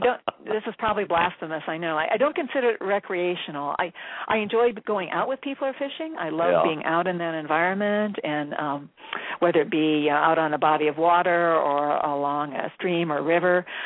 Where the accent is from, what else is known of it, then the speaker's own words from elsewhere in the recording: Barberton, Ohio, United States; also born or lived in Akron; I was born in Akron. I grew up in Barberton, Ohio.